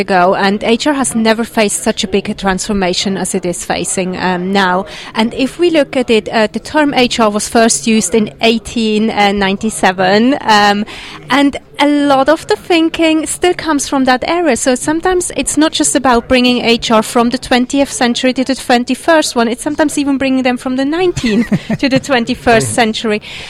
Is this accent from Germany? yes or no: no; Switzerland; English is a second language; now in New York, United States; As you can hear from my accent, I'm not American. I'm not British either. Mm-hmm. I'm from Switzerland, but I live in New York